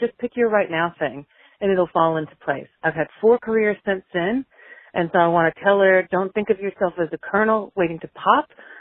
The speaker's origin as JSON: {"language": "English", "country": "United States", "lives_now": "Australia", "said": "I'm an American listening to you guys in Australia, and I'm literally making an international long-distance phone call"}